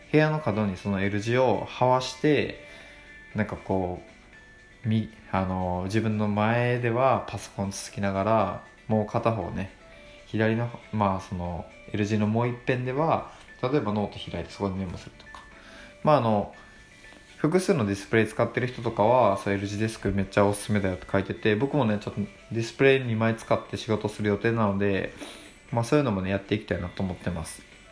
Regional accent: Kochi, Japan; moved away as an adult; now in Tokyo, Japan; 僕ずっと高知県生まれ高知県育ちで、24とかまで本当に高知にいたんですよ。23とかか。でそっから東京に出てきて

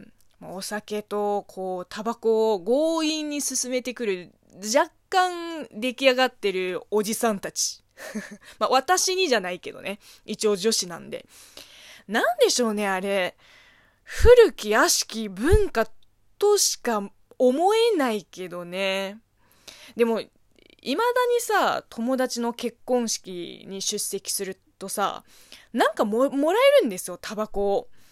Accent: China; 中国生まれ中国育ちの私

